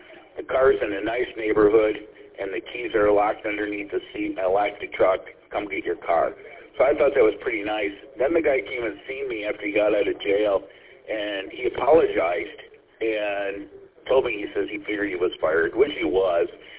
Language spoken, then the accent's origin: English; Paw Paw, United States; I grew up in Pawpaw. I was on their fire department.